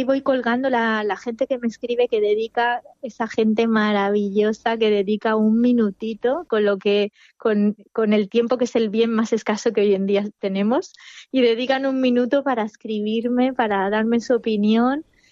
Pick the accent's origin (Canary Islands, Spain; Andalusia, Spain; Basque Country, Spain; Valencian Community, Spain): Valencian Community, Spain; Villajoyosa; tengo pendiente ambientar alguna novela en la maravillosa ciudad que es Villajoyosa, que es mi ciudad natal. Es una ciudad que huele a chocolate, que tiene más de 300 días de sol al año.